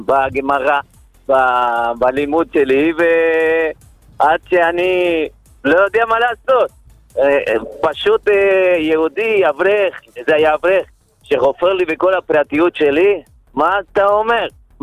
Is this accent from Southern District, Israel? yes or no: yes; Southern District, Israel